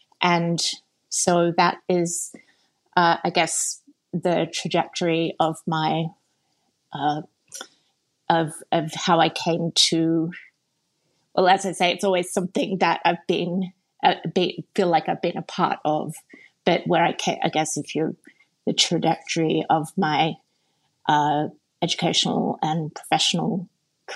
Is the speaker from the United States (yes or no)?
no; Sydney, New South Wales, Australia; born or raised there; moved away as an adult